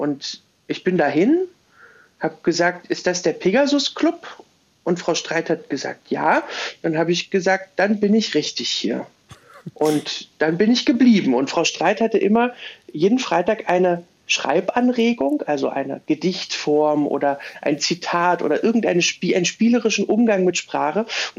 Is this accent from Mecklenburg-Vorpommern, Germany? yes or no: no; Lichtenberg, Berlin, Germany; Das war so ein tolles, sprachlich orientiertes Gymnasium bei uns in Lichtenberg.